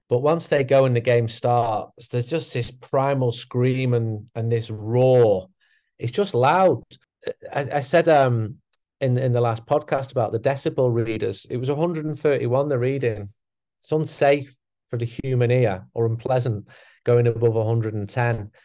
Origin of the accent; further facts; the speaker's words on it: England, United Kingdom; on video call and said, look, I've got an English person here.